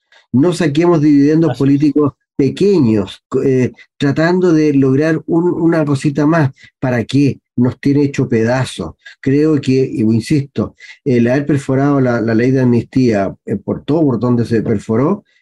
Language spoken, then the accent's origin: Spanish; Chile; lo que nos une es que somos chilenos y que vamos a vivir en este país de aquí al resto del tiempo, nosotros y nuestras descendencias.